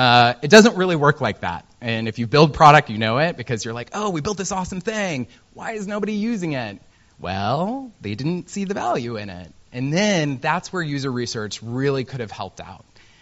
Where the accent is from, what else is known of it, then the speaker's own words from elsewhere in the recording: Midwest, United States; that's kind of what I grew up on in the Midwest